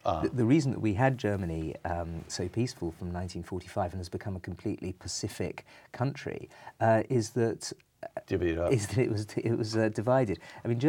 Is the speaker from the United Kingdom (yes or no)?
yes; England, United Kingdom; I'm obviously an Englishman and do not consider myself to be a European.